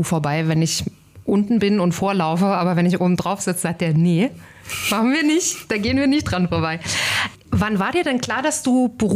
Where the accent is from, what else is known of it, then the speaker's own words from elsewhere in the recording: East Germany, Germany; also ich komme ja aus dem Osten